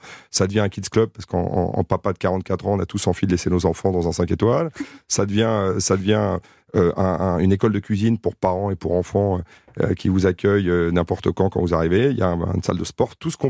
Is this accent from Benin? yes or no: no; France; et tu te dis on peut le faire chez nous en France et on peut faire des choses très bien en investissant.